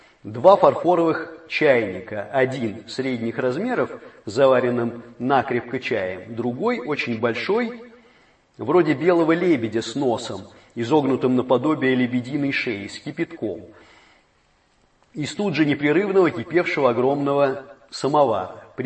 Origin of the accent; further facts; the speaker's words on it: Moscow, Russia; я тоже как бы москвич в третьем поколении